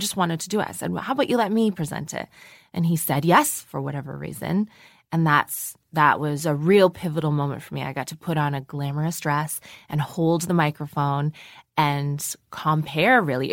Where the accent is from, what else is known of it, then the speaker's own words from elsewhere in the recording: Ireland; I get super upset if I'm hot because I'm terribly Irish, skinned, almost ginger.